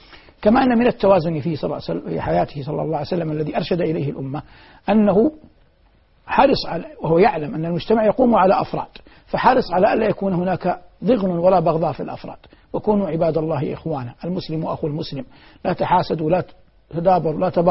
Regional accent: Saudi Arabia

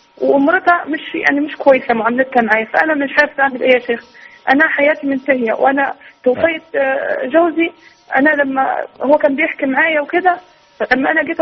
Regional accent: Egypt; now in Libya; أنا أصلا مصرية ومجوزة في ليبيا.

